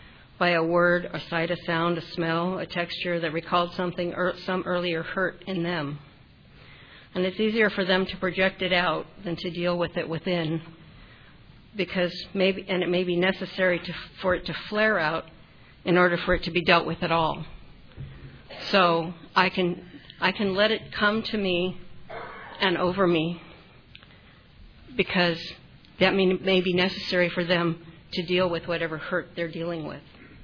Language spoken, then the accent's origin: English; Los Angeles, California, United States; And I'm not from New York. I'm a third-generation Angelino.